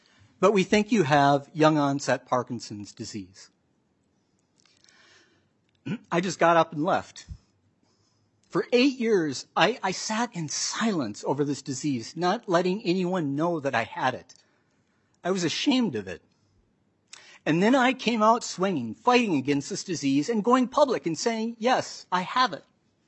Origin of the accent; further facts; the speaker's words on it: Lake City, Minnesota, United States; also born or lived in Red Wing; Co-chairs, members of the committee, I was born in Red Wing, Minnesota, grew up working on my uncle's farm just outside of Lake City, Minnesota